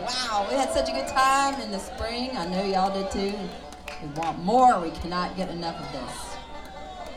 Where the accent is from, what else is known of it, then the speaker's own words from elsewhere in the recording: Georgia, United States; Funky man from Georgia, my hometown.